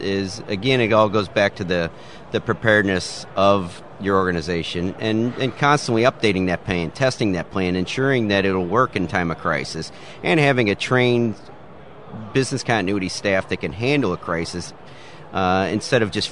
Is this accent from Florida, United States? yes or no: no; Joplin, Missouri, United States; And me being from Missouri, I'm from Tornado Alley there in Joplin, right down the street from us.